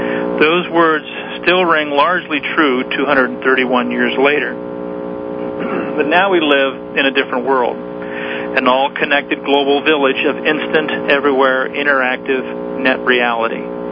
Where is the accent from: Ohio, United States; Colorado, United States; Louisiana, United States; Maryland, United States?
Ohio, United States; Troy; As a child, it meant little more than 4th of July parades in my hometown, but that changed and I won Troy, Ohio's first All-American Soapbox Derby race on July 4th when I was 13 years old.